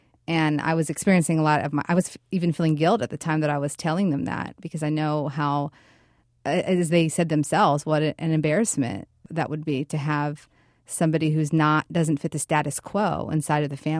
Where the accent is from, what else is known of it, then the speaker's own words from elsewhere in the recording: Winter Garden, Florida, United States; I grew up in Winter Garden, Florida, which is a small town. It's a suburb of Orlando.